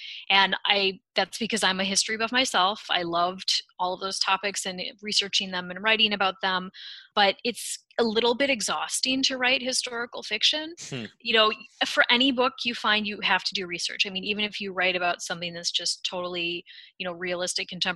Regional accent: Midwest, United States; I'm from the Midwest originally, not from Kansas

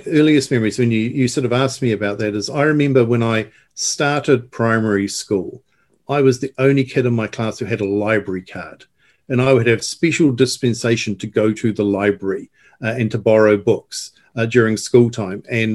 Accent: New Zealand; as I was growing up in New Zealand

